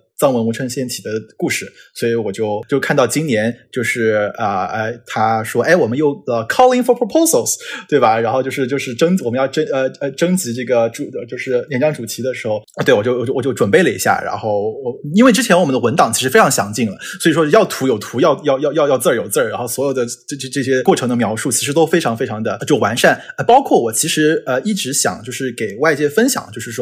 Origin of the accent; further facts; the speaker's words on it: Yunnan, China; born there; 我自己因为出生在云南，我们是一个就是多民族多文化的地区，